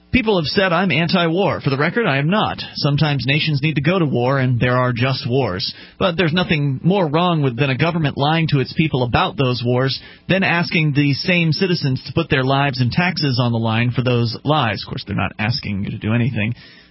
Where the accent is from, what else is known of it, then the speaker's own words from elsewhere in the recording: Australia; I have been accused of treason, even though I'm an Australian, not a U.S. citizen.